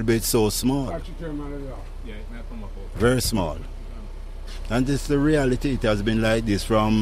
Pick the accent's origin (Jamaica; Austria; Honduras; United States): Jamaica; There's no safety or no joy just being a Jamaican.